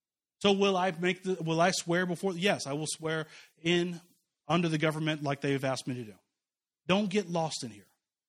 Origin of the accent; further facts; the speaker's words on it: Kansas City, United States; I grew up in Kansas City.